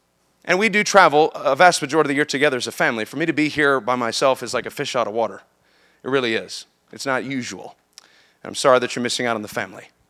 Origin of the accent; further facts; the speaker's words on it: New York, United States; I am from New York, so I don't know if you can take me serious or not. Originally, I'm from New York.